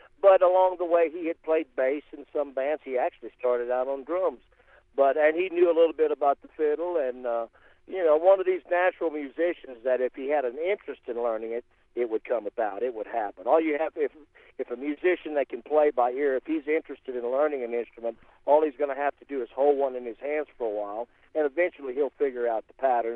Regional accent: Louisiana, United States; also born or lived in Nashville, United States; it's all the music that I grew up playing down in South Louisiana. My dad was a musician, and he saw at an early age how much I was interested in it.

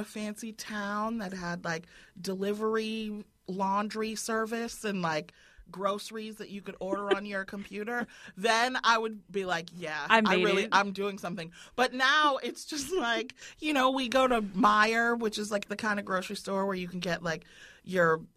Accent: Evanston, Illinois, United States; And then I'm like, okay, all right. I'm from Evanston. Now I say I'm from Evanston.

